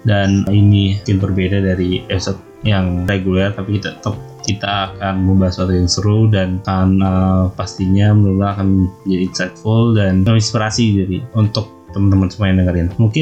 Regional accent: Java, Indonesia; sebenarnya aku orang Sunda Jawa sih Teh.

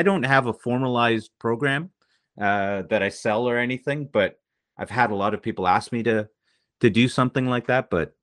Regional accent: Toronto, Ontario, Canada; I grew up in Scarborough, and I grew up in a rough neighborhood, and I actually kind of got raised on the streets to some degree.

